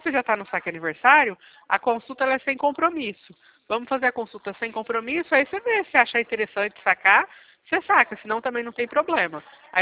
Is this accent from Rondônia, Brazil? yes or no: no; Bebedouro, São Paulo, Brazil; Araraquara? Sou de Bebedouro, eu te mando aqui certinho o endereço do escritório.